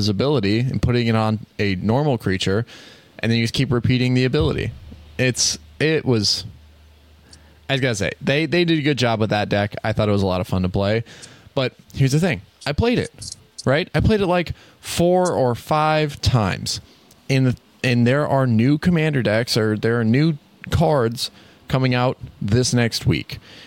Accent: Wisconsin, United States; I went back to my hometown and spent a lot of time there, played some Magic, had a great time, got to like sort of get back to the roots a little bit and wander through the Driftless area of Wisconsin.

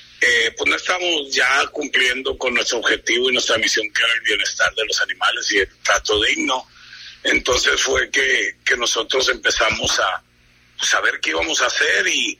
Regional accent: Culiacán, Sinaloa, Mexico; yo soy de aquí de Culiacán y todo el equipo es culichi 100%, y pues uno mal que bien pues quiere su tierra.

